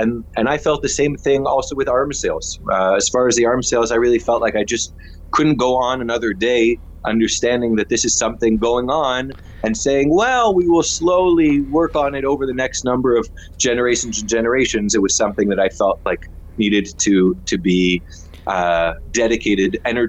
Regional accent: Canada; also born or lived in United States; now in Israel; I grew up in Canada and then in the United States, and came to Israel about 15 years ago to be an educator

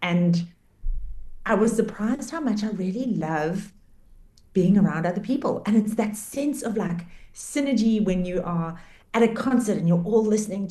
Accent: South Africa; and you're like, oh, I love being South African.

